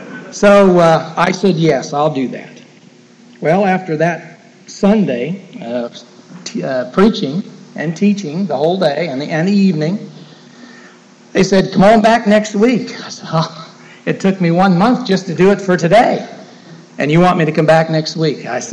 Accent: Grove City, Ohio, United States; also born or lived in Pennsylvania; Yes, I grew up in Grove City, right outside of Columbus, and always told everybody what a great Buckeye I was

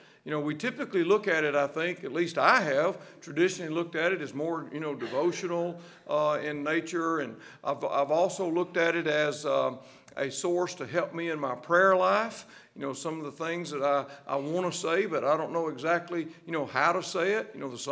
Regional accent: Henderson, Tennessee, United States; but we're from Henderson, Tennessee.

